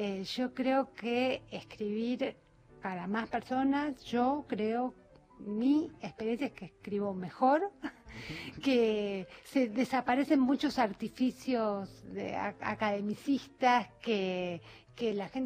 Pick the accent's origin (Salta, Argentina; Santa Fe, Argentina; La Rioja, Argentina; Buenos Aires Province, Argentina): Buenos Aires Province, Argentina; Moreno; yo soy de Moreno, conozco muy bien ese territorio